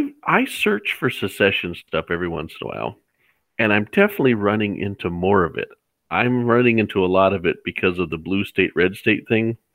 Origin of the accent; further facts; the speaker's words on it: Montana, United States; born there; I was born on an Indian reservation in the top of Montana. So I'm practically from Alberta